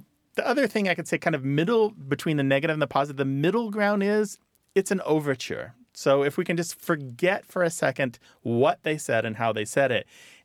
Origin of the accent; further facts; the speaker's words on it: United States; accent: American; and did my best to speak French, and even friends would imitate my American accent